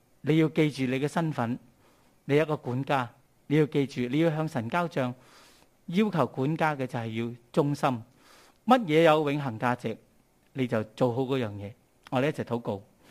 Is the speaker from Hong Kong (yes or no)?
yes; Hong Kong; 我们香港人